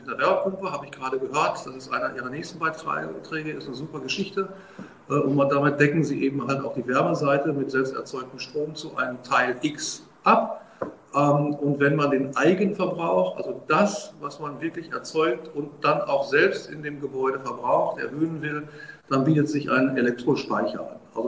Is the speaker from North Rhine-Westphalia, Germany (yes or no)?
yes; North Rhine-Westphalia, Germany; now in Dresden, Germany; Ich komme aus dem Bergischen Land, sitze gerade in Dresden